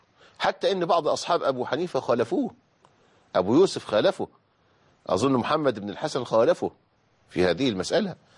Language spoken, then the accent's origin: Arabic; Egypt; وكانوا بيسموها عندنا في مصر البوظة.